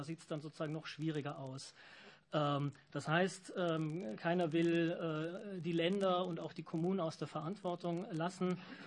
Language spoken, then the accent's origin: German; Thuringia, Germany; Ich komme aus Thüringen.